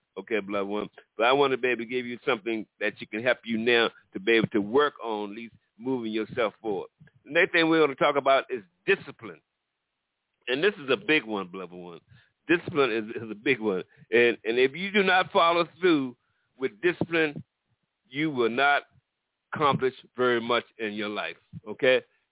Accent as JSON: {"language": "English", "region": "East Coast", "country": "United States", "tie": "born or raised there", "said": "I grew up on the East Coast near the Chesapeake Bay, and I loved crabs, and I must admit that."}